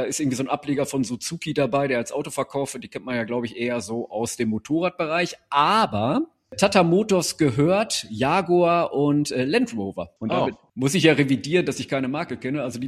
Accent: Hamburg, Germany; now in Münster, Germany; Ich bin ja aus Hamburg zugezogen nach Münster

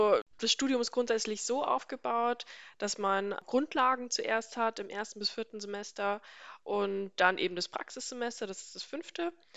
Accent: Bavaria, Germany; Als gebürtig komme ich aus dem Raum Erlangen-Nürnberg, habe dort auch mein allgemeines Abi gemacht. Und ja, dann ging es aus familiären Gründen einfach nach Aschaffenburg, habe dort in der Nähe meine Ausbildung gemacht

